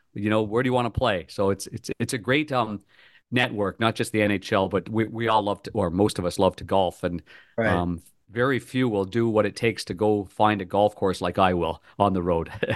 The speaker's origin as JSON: {"language": "English", "town": "Ottawa", "region": "Ontario", "country": "Canada", "tie": "born or raised there", "said": "I grew up as a kid playing lacrosse in my hometown of Ottawa, Canada."}